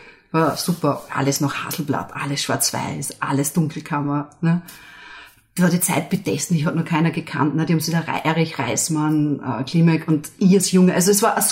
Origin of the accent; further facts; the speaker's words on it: Upper Austria, Austria; Ich komme aus dem Innviertel.